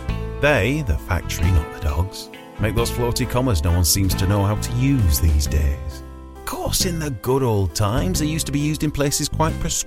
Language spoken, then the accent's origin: English; Huddersfield, Yorkshire and the Humber, United Kingdom; So I grew up in Huddersfield and going over to play in Barnsley, and we couldn't understand a word they were saying.